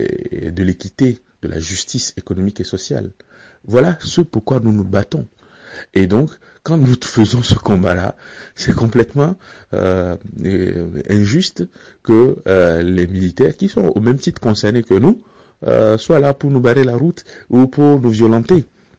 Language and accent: French; Togo; Je ne vois pas pourquoi il n'en serait pas comme ça chez nous au Togo.